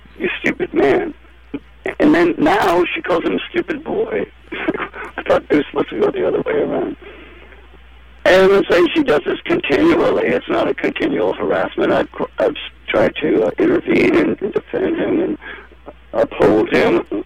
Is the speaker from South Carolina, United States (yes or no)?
no; Portland, Oregon, United States; also born or lived in Alexandria, Virginia / Hartford; But I was born in Old Alexandria Hospital, Virginia. Oh, okay. So what brought you out here to Portland? Well, then, we moved to Hartford and here and there. But anyway, we came to Portland about when I was four, and I lived here till I was, 11